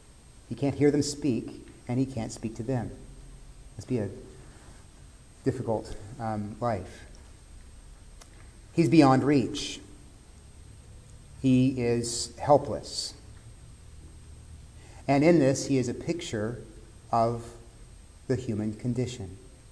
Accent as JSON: {"language": "English", "country": "United States", "said": "I'm not going to abase myself before you because I am an American. We don't beg, right?"}